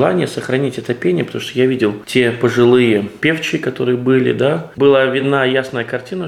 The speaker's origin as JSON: {"language": "Russian", "town": "Jēkabpils", "region": "Jēkabpils Municipality", "country": "Latvia", "tie": "born or raised there", "said": "я сам уроженец Екапилса и начинал свои церковные шаги в Екапилской общине."}